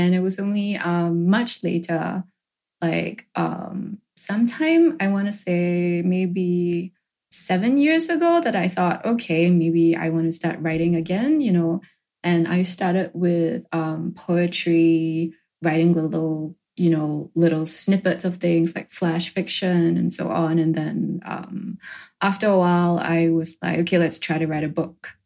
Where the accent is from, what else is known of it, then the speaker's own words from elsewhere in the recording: Singapore; I grew up in Singapore and, you know, like, I was surrounded by other Asian people